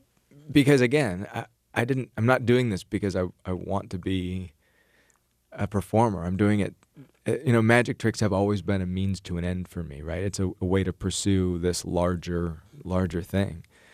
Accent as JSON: {"language": "English", "town": "Ames", "region": "Iowa", "country": "United States", "tie": "born or raised there", "said": "I grew up in Ames. But even a town the size of Ames has enough light pollution to totally wash out the night sky."}